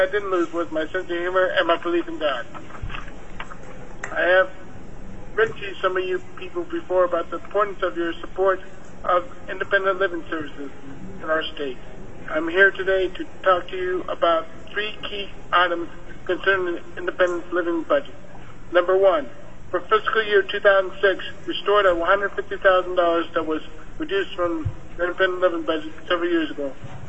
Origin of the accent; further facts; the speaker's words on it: Fairbanks, Alaska, United States; I live at 37 Glacier Avenue here in Fairbanks. I grew up in Fairbanks and attended Lakeview Senior High School before entering the trade.